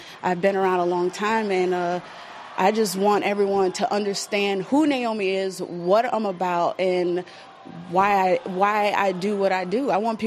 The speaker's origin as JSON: {"language": "English", "town": "Orlando", "region": "Florida", "country": "United States", "tie": "born or raised there", "said": "in my hometown, Orlando, Florida."}